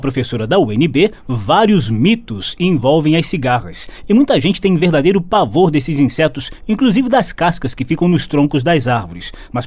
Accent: Rio de Janeiro, Brazil; quem vem de outra cidade, como eu, que sou do Rio de Janeiro

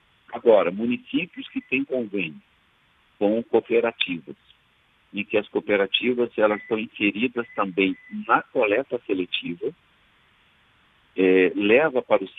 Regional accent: Rio Grande do Sul, Brazil; sou do Rio Grande do Sul, tá?

